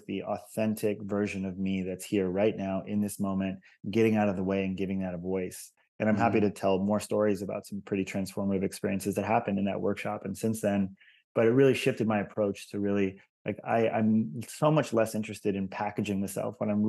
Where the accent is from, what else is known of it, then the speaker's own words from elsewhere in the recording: Hawaii, United States; I struggled significantly with social anxiety and shyness and loneliness growing up in Hawaii for most of my formative years.